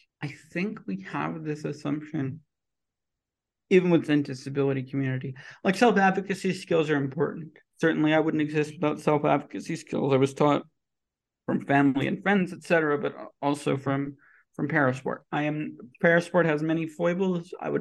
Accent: United Kingdom; born there; and I was born in Britain.

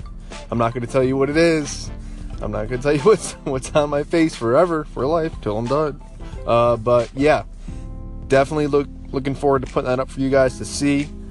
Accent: New Jersey, United States; moved away as an adult; also born or lived in Germany / Tennessee; I grew up in New Jersey till I was 19, joined the Army, was all over the world, you know, in Germany for a little bit. I was in Tennessee.

